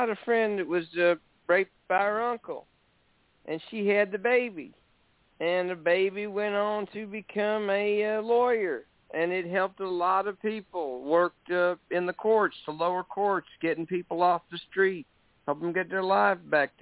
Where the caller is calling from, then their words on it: Alberta, Canada; I'm up in Alberta, Canada.